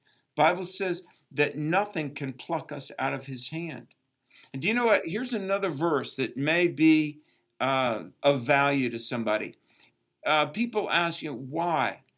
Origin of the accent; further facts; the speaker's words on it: the South, United States; accent: Southern; I have a Southern accent because I was born in the South.